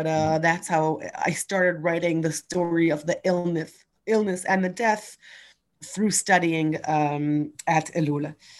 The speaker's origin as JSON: {"language": "English", "town": "Ra'anana", "region": "Central District", "country": "Israel", "tie": "born or raised there", "also_born_or_lived": "Canada / California", "said": "And I grew up in Orthodox and religious schools in Ra'anana. And we lived in Canada and California for a year and a half."}